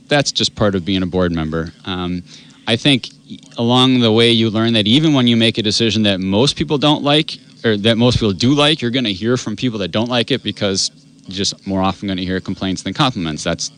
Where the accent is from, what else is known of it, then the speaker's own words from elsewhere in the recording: Wausau, Wisconsin, United States; Well, I'm from the area. I'm from Wausau, so it's important to me.